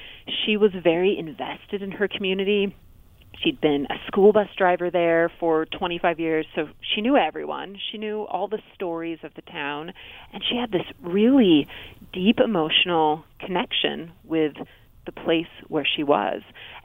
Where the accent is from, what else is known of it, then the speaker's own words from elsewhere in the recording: California, United States; I grew up in California and lived in the same house my entire first 18 years.